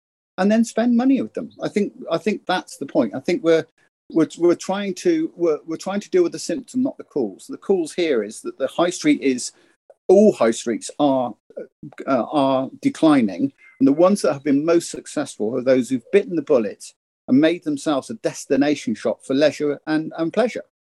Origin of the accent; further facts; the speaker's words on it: Clevedon, South West England, United Kingdom; also born or lived in Wells; I was born in Wells in Somerset. I was brought up in Clevedon. I know market towns well.